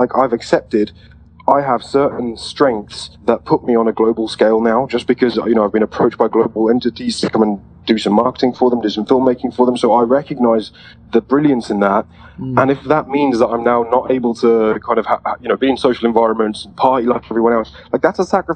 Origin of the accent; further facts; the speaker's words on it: England, United Kingdom; I mean, I'm from England, so there's a social narrative on how to deal with depression.